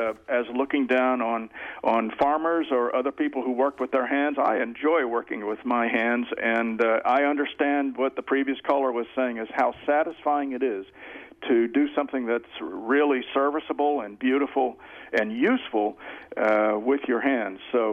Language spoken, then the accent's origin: English; United States; This is a typical American opinion, and I'm an American, and I like that opinion.